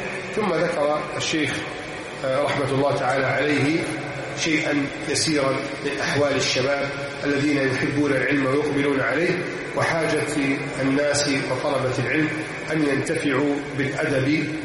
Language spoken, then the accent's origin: Arabic; Egypt